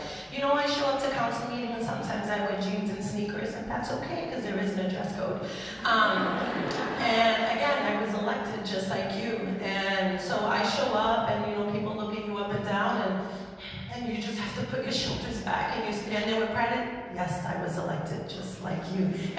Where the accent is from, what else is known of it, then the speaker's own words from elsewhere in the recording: Chelsea, Massachusetts, United States; For me, what I bring is I grew up in Chelsea, and I fell into the street culture that often sucks many of our young people in urban communities like Chelsea.